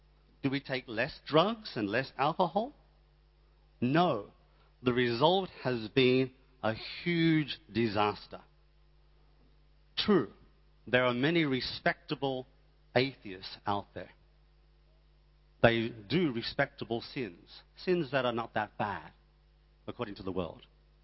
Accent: Australia; I'm Australian. I'm a Westerner. I'm a Western person.

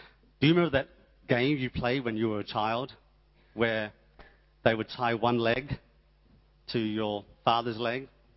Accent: Australia; I'm Australian. I'm a Westerner. I'm a Western person.

